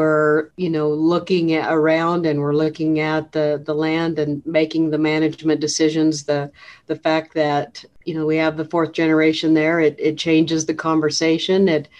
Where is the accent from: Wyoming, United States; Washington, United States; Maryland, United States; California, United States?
Wyoming, United States; now in Colorado, United States; It came from when we were growing up in Wyoming. We always had the large landscapes of sagebrush and grass.